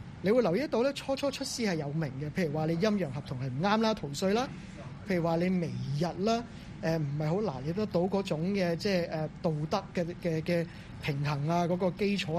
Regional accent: Hong Kong; 我們香港人

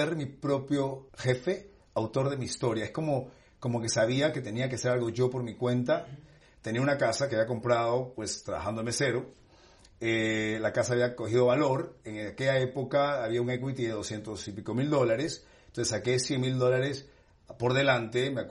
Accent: Peru; si yo soy peruano, comencé a hacer mis platos peruanos

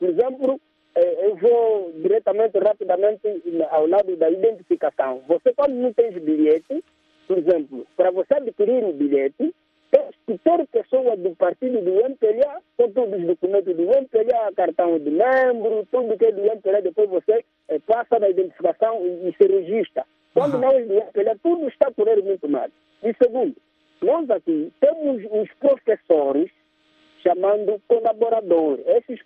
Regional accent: Angola; nós só falamos só porque somos angolanos e gostamos de falar à toa.

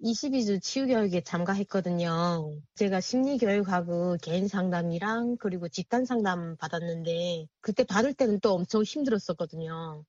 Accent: North Korea

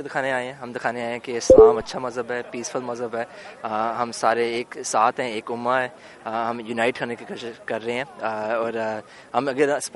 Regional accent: Lahore, Punjab, Pakistan; لاہور سے.

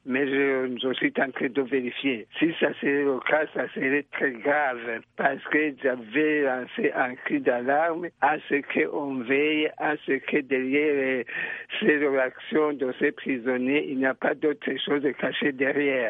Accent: Burundi; Non, nous sommes des Burundais, nous avons le même problème

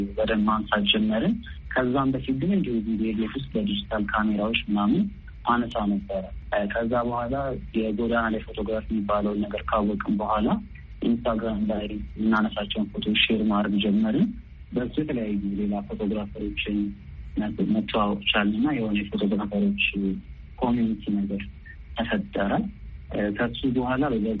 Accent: Addis Ababa, Ethiopia; ተወልጄ ያደኩት ታፈንስ አካባቢ ነው አዲስ አበባ

